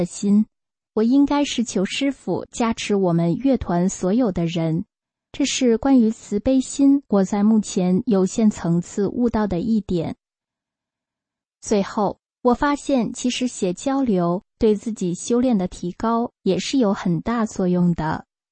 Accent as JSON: {"language": "Chinese", "country": "China", "moved": "yes", "said": "我从中国来的时候带着很多执着和在中国养成的观念"}